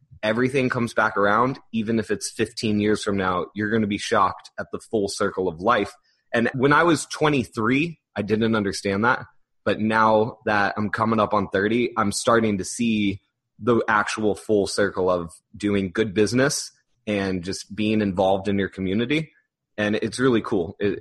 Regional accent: Orlando, Florida, United States; it's so competitive in Orlando. And this is my hometown. I love my city

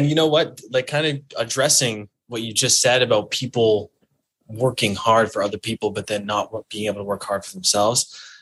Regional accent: Alberta, Canada; because I'm from Alberta.

